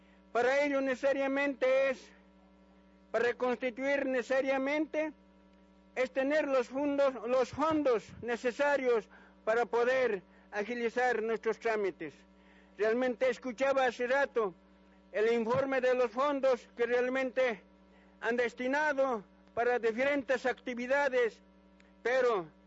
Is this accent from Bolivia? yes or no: yes; Bolivia; first language Aymara; Spanish is a second language; Soy de Bolivia y, bueno, el idioma que hablo es aymara, pero de todas maneras, para que todos tengamos este conocimiento, voy a tener que hablarles en el español.